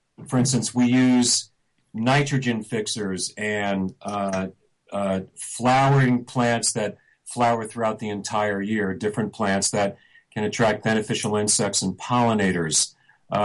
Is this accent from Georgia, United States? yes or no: no; New York, United States; You know, I'm originally from New York.